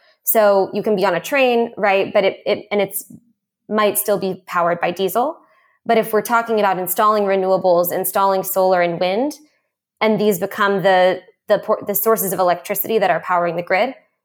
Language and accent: English; California, United States; being a Californian, it's like a typical California dream.